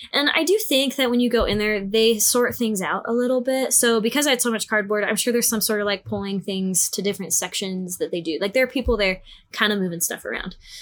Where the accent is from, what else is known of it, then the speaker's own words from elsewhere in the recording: Orem, Utah, United States; So, you know, I was like, oh yeah, I'm from Orem, whatever.